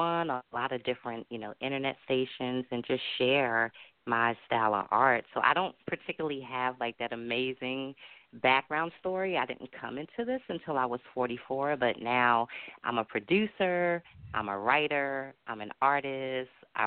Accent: New Jersey, United States; You know, because I'm from Jersey, I'm more like a house girl, house music. I haven't quite caught on to the go-go fever because that's not, you know, I live in this area, but it's not home.

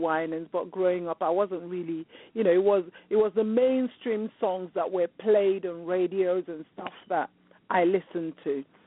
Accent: Nigeria; growing up, even in Africa, because I grew up in Nigeria.

